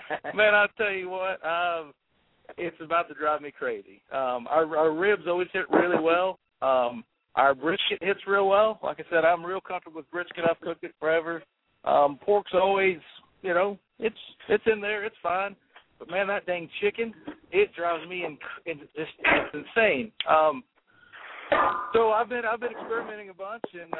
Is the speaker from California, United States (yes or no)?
no; Lubbock, Texas, United States; also born or lived in Nashville; now in Atlanta, United States; I was born and raised in Lubbock and moved in 97 up to Nashville and then on to Atlanta.